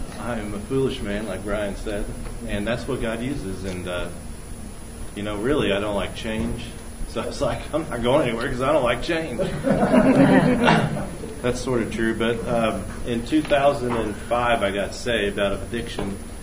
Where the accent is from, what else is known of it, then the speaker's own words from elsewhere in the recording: Clinton, United States; I was kind of ashamed to say I'm from Clinton